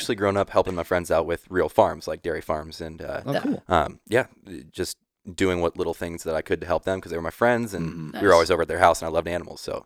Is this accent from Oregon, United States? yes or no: yes; Hillsboro, Oregon, United States; So no, I'm actually from Hillsboro. So right outside of Portland.